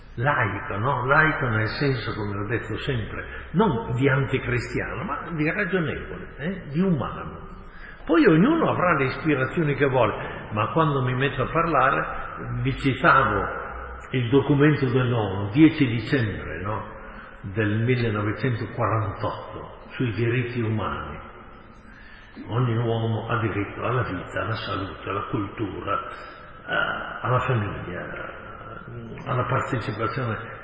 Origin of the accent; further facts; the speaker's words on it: Emilia-Romagna, Italy; Ma dico, io vengo dall'Emilia, noi siamo stati per quanti secoli sotto il Papa.